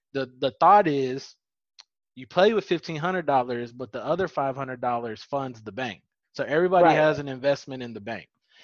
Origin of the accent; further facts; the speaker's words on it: Oklahoma, United States; This is I'm from Oklahoma. You saw what was happening in Oklahoma.